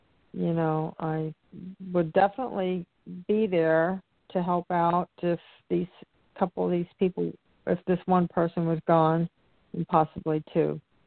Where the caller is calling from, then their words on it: Florida, United States; I'm calling from Florida.